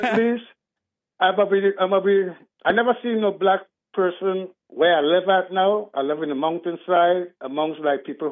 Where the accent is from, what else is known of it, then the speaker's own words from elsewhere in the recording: Trinidad & Tobago; now in United States; Well, I came from Trinidad in a very dysfunctional household. And for some reason, God got me out of there. I'm the only one in America.